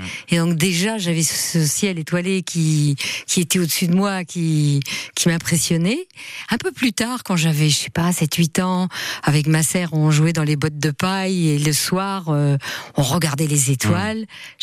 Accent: Brittany, France; je viens des Côtes d'Armor, où il y a des zones qui sont quand même assez sauvages.

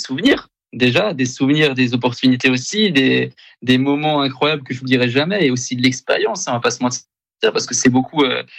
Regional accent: Grand Est, France; Mais je suis français, je suis alsacien.

